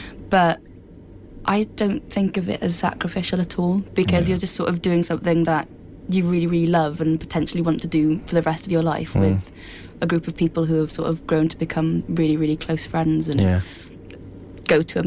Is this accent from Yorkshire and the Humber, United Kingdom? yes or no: no; Swansea, Wales, United Kingdom; Oh, we're going to Swansea, which is my hometown.